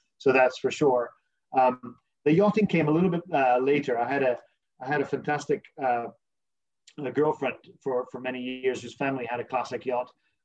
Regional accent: Scotland, United Kingdom; also born or lived in London, United Kingdom; I was born in London and educated in Scotland, so you know, the British, and I've been living half my life in the UK

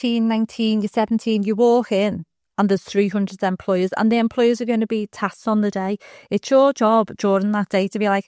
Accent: Liverpool, North West England, United Kingdom; born or raised there

